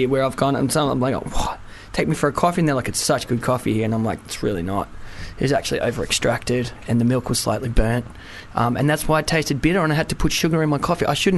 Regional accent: Melbourne, Victoria, Australia; But I am from Melbourne, so when it comes to coffee, I get very, very snobby about it.

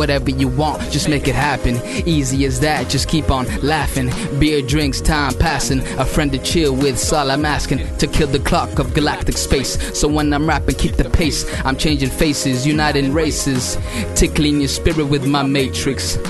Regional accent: Switzerland; English is a second language; also born or lived in Mexico / Texas / Florida; now in United Kingdom; I was born in Mexico with my family. We moved to Texas and then Florida. And then finally grew up mainly in Switzerland with my family. So and then I just came to UK

